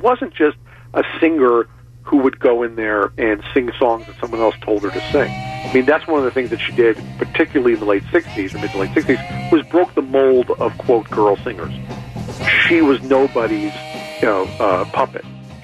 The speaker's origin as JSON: {"language": "English", "town": "Detroit", "region": "Michigan", "country": "United States", "tie": "born or raised there", "said": "You know, I grew up in Detroit."}